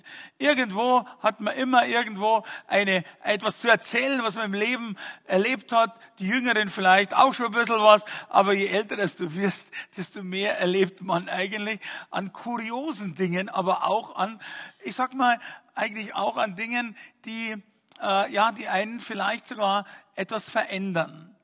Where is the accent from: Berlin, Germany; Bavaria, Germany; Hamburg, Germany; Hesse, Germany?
Bavaria, Germany; Fürstenfeldbruck; ich komme aus Fürstenfeldbruck genau, ist genau in der Mitte zwischen Augsburg und München.